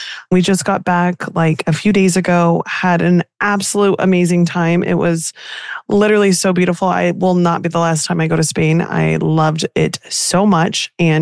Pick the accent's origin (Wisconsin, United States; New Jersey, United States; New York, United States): New Jersey, United States; And we come from Jersey on the East Coast where coffee shops are open at 6 a.m.